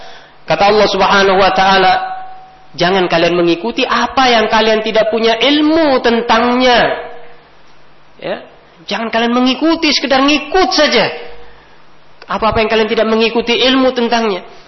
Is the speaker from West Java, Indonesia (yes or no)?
no; Jakarta, Indonesia; saya ini besar dan lahir di Jakarta, tapi saya kalau pulang ke Jakarta, saya bagaikan orang asing.